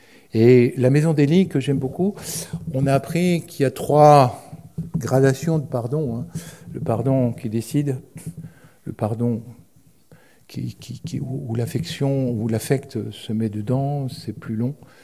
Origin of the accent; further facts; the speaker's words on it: France; parce qu'on est français.